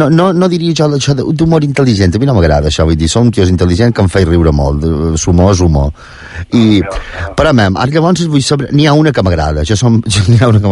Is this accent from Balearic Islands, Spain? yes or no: yes; Vilafranca de Bonany, Balearic Islands, Spain; jo som de Vilafranca, de Bonany, que és allà on se fan els melons més bons del món